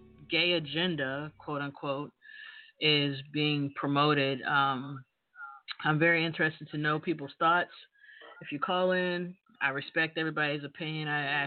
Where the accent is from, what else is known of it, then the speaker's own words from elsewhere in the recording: Ohio, United States; also born or lived in California / Tennessee / Georgia; now in Florida, United States; I'm originally from Ohio. I've lived in Cali, went to college in Nashville, Tennessee. I've lived in Georgia, and now I'm here in Florida.